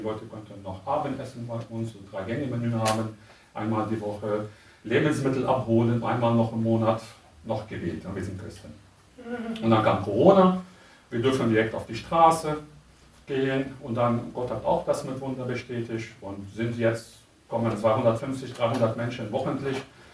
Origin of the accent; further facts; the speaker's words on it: Lebanon; German is a second language; now in Nuremberg, Germany; Ich komme aus dem Libanon. 2003 kam ich nach Deutschland. Ich konnte damals kein Deutsch.